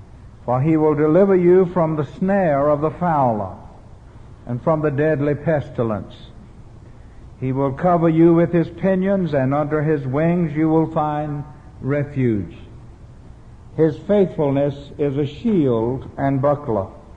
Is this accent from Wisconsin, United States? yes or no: no; Kingstree, South Carolina, United States; In my hometown and Bennett Brown's hometown of King Street, South Carolina, the Williamsburg Presbyterian Church was founded in 1736.